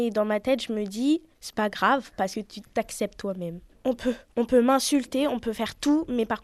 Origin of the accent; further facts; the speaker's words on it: France; born there; moi, je suis née en France, on me considère comme une noire